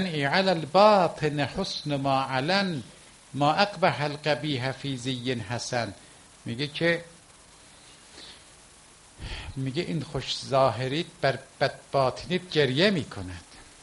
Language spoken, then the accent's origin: Persian; Bahar, Hamadan, Iran; نه اهل همدانم. فرمودن خودش یا اطرافش؟ گفتم اطرافش. فرمودن اهل بهاری؟ بله.